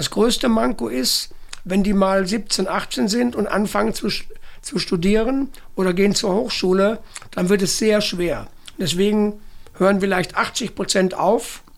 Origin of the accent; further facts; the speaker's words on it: Ingolstadt, Bavaria, Germany; also born or lived in Bielefeld; now in Belgium; Ja, nein, ja, geboren in Bielefeld, aber ich komme aus Ingolstadt, ja.